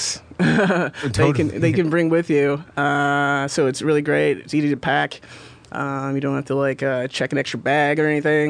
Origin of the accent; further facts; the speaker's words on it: California, United States; also born or lived in Chicago; No, I grew up in the Bay Area. I was born in LA County, but I grew up all around San Francisco and Berkeley, Hayward, down Modesto a lot. So Bay Area for sure.